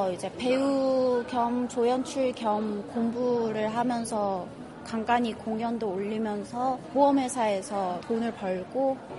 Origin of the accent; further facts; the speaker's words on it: South Korea; also born or lived in China; 99년생 26이고요. 저는 이제 엄마가 탈북해서 중국으로 갔을 때 저는 중국에서 태어났고 그때 엄마랑 같이 한국에 와서 학교 다니고 대학교도 졸업하고